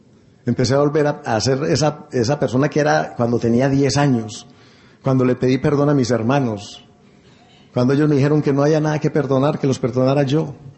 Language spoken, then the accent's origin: Spanish; Pereira, Risaralda, Colombia; Yo soy de Pereira. Yo tengo ese grupo, siempre he ido.